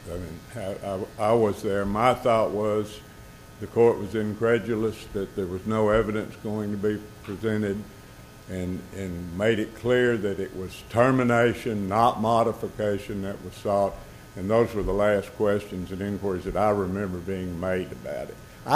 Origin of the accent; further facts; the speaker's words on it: Camden, Arkansas, United States; I'm from Camden, Arkansas, which is a small town in southern Arkansas.